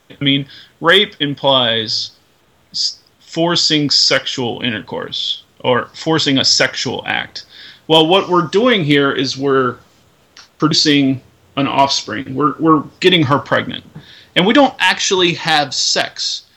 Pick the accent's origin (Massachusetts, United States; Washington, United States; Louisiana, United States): Washington, United States; from Washington.